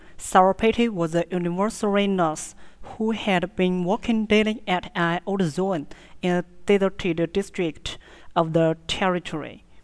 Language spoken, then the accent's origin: English; Jinchang, Gansu, China; English is a second language; I come from Gansu, Jinchang. The city I lived as a new city, its history only 20 years. Jinchang is an industry city.